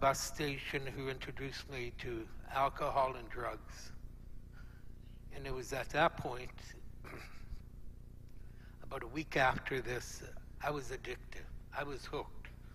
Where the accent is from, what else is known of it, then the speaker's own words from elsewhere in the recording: Ontario, Canada; Well, I grew up in Northern Ontario. I was in an orphanage right from birth